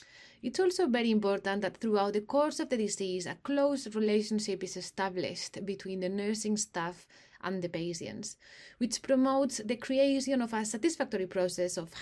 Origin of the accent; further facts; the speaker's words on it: Spain; English is a second language; now in London, United Kingdom; I am originally from Spain